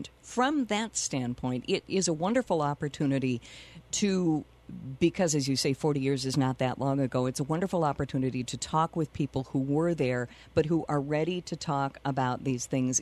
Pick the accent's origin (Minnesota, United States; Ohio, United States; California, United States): Minnesota, United States; Rochester; and of course I grew up in Rochester, where also high school and college kids functioned as tour guides for Mayowood and the Plummer House.